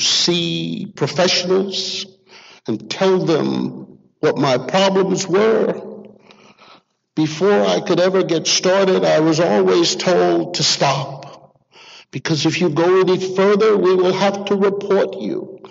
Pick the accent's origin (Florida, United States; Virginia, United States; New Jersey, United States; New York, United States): New Jersey, United States; Newark; moved away as an adult; Now, I came out to California from Newark, New Jersey, toughest city I've ever seen in my life.